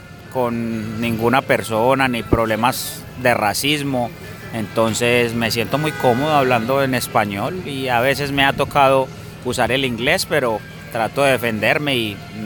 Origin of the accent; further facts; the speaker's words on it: Medellín, Antioquia, Colombia; moved away as an adult; now in Queens, United States; soy colombiano de la ciudad de Medellín y llevo justamente en 3 días, cumplo 2 años, el 19 de abril de hace 2 años que llegué a Nueva York, a Queens.